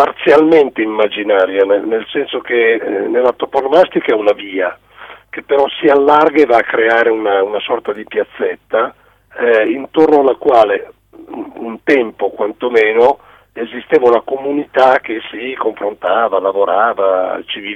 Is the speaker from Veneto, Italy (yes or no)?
no; Milan, Lombardy, Italy; essendo io nato a Milano e vissuto a Milano da sempre